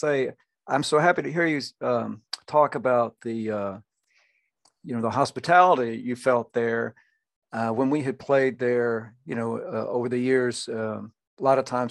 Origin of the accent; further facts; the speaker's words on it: the South, United States; they call them barbecues, but I'm from the South, so I would call them cookouts, you know.